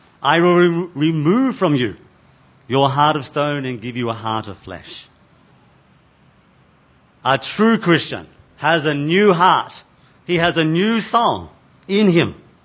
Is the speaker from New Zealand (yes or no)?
no; Australia; Sorry, I'm Australian.